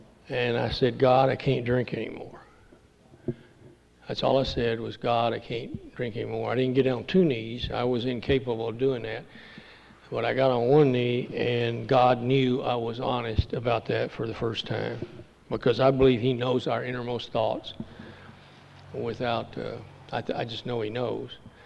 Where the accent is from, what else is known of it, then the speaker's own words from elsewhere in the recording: Dallas, Texas, United States; accent: southern; I used to do my southern accent better about saying Dallas, you know.